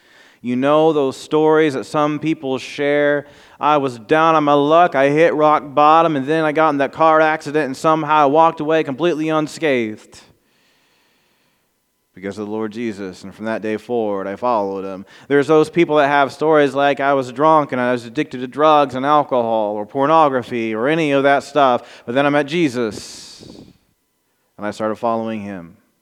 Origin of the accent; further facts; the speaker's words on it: Anderson, Indiana, United States; I grew up in Anderson, Indiana. My home church is Anderson First UMC.